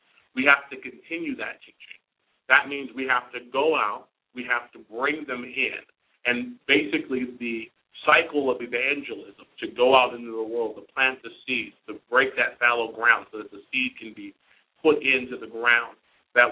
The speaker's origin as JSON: {"language": "English", "town": "Palm Springs", "region": "California", "country": "United States", "tie": "born or raised there", "said": "I was born in Palm Springs, California. Pretty much grew up there my whole life."}